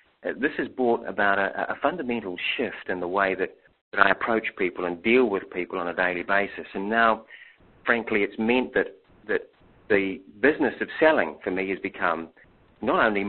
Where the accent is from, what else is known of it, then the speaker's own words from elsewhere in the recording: Auckland, New Zealand; I'm from Auckland, New Zealand.